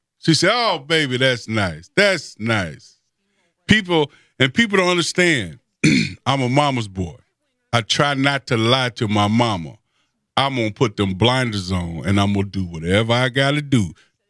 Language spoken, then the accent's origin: English; Detroit, Michigan, United States; So I'm like, now I'm a dude from Detroit. Only white people we see are the teachers.